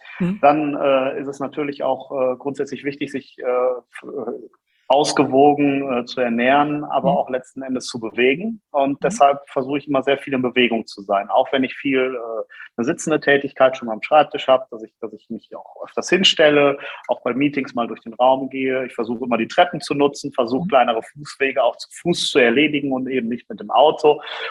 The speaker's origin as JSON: {"language": "German", "region": "North Rhine-Westphalia", "country": "Germany", "tie": "born or raised there", "said": "in meiner Heimat im Sauerland"}